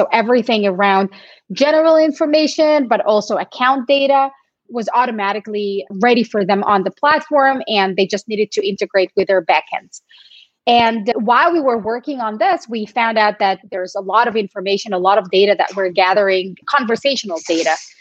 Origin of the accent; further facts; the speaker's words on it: Tel Aviv, Tel Aviv District, Israel; English is a second language; moved away as an adult; now in United States; I'm originally from Tel Aviv, Israel.